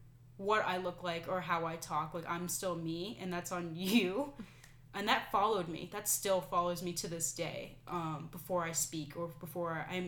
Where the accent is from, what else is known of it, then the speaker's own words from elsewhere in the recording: Tucson, Arizona, United States; Because I'm not from Africa. I'm from Tucson, Arizona. Why are we doing Kwanzaa?